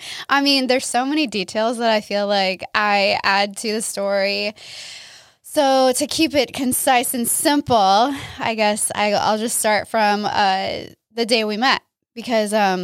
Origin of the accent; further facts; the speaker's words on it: Miami, Florida, United States; I liked it because I'm from Miami.